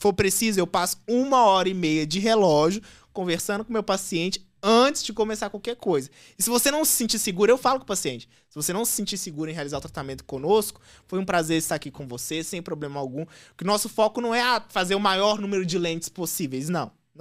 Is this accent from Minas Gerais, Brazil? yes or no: yes; Minas Gerais, Brazil; Porque assim, eu sou de Minas, eu gosto de conversar.